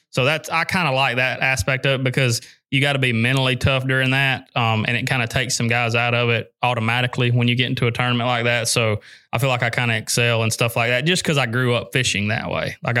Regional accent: United States; But I grew up on the Coosa River where you grind a little bit, you know, it's a pattern place.

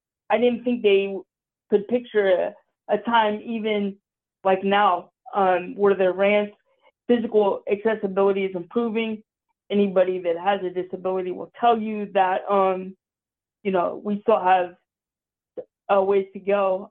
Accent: Columbus, Ohio, United States; I was born at OSU Hospital, and I born and raised in the Columbus area

